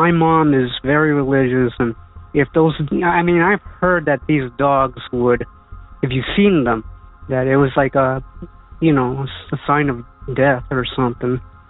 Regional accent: San Benito, Texas, United States; I'm from San Benito, Texas.

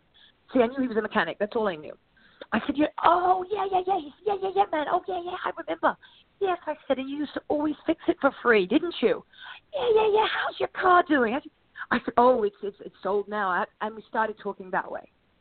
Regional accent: England, United Kingdom; because, of course, we all grew up in England.

